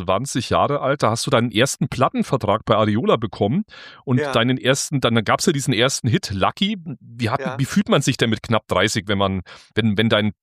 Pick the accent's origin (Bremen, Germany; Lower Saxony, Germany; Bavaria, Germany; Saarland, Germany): Bavaria, Germany; born there; Wir sind beide gebürtige Bayern, ja, und genau, richtige Bayern.